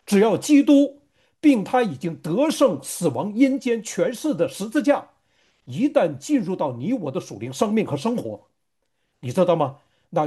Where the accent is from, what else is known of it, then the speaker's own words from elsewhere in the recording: Northeast China, China; 而且呢，我们都是来自于东北。